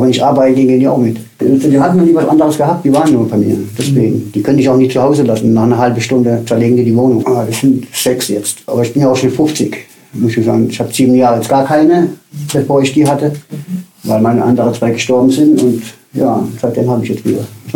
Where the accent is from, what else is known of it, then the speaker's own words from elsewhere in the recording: Darmstadt, Hesse, Germany; Ich komme aus Hessen, Darmstadt, da komme ich ja gebürtig. Und na, gebürtig Reiding, aber aufgewachsen in Hessen.